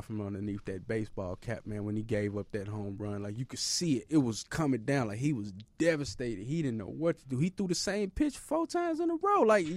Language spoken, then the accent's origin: English; Chicago, Illinois, United States; I grew up on the South Side. My grandfather was a huge Cubs fan.